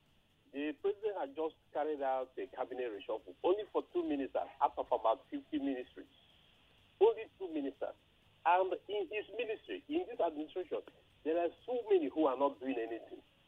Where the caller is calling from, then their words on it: Nigeria; I'm reaching you from Aburu.